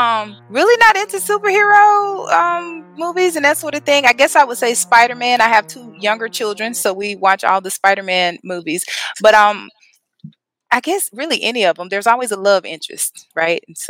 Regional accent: Memphis, Tennessee, United States; Yeah, I would say it's still family oriented, right? You know, it's the South, and so you still have that Southern hospitality.

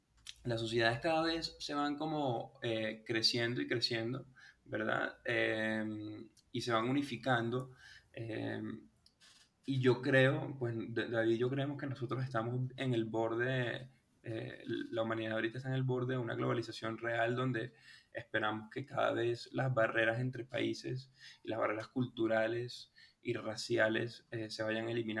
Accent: Venezuela; moved away; also born or lived in Madrid; yo soy venezolano y dada la situación en Venezuela económica y política, desde muy joven siempre estuve buscando oportunidades por fuera de Venezuela.

